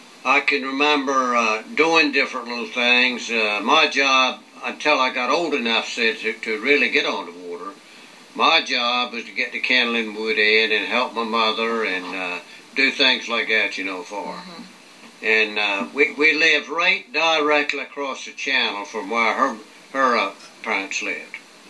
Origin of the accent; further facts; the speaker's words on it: Chincoteague, Virginia, United States; born there; Well, I was born on Chincoteague in...